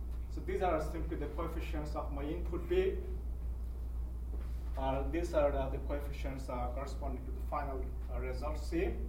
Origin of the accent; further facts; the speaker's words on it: Canada; since I'm from Canada, so I will say Z.